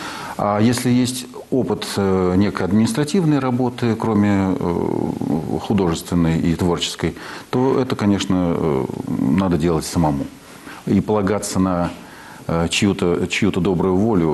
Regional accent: Moscow, Russia; Так как я москвич, то и в Когалым я поехал добровольно. После института и отслужив в армии, мне не захотелось сидеть в Москве

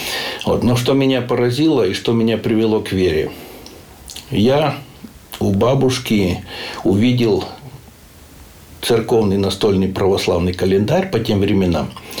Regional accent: Donetsk Oblast, Ukraine; born there; Ну, скажем так, родился-то я в Донецкой области на Украине. Вот, но тогда она еще была вместе в Советском Союзе.

